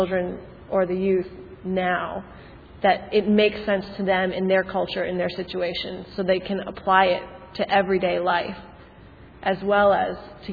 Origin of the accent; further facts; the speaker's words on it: United States; We grew up in America. And my parents did not.